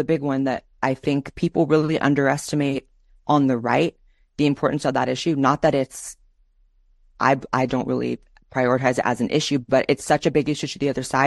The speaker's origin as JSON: {"language": "English", "country": "United States", "tie": "born or raised there", "said": "Growing up in the American education system, I remember being extremely young"}